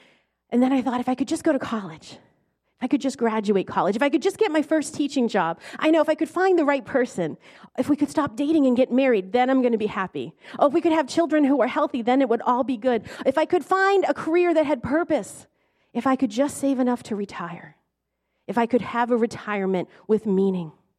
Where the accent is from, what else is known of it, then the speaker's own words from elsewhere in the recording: Lowell, Massachusetts, United States; Now, I'm from the Lowell area, so if you're from Lowell, do you remember Calvert's and the Pewter Pot?